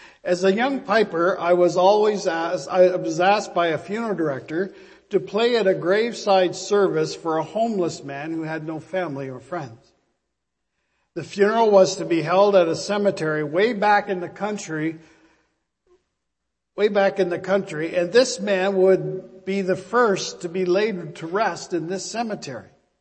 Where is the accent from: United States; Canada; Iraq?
Canada; Not because of my age and not because I'm a white male or that I'm a Canadian, but because I'm a Baptist minister of all things.